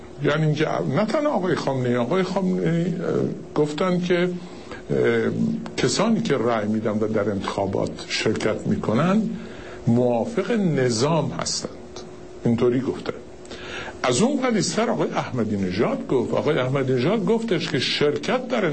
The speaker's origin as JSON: {"language": "Persian", "country": "Iran", "said": "ما ایرانی هستیم،"}